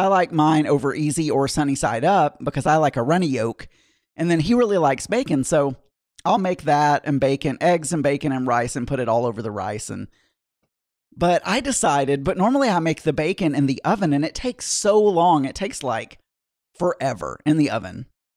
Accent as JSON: {"language": "English", "country": "United States", "said": "which was not something I had ever really done as an American"}